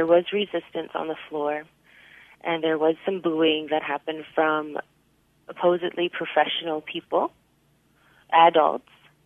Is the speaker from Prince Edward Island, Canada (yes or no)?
yes; Prince Edward Island, Canada; I am from Abiquiu, Prince Edward Island.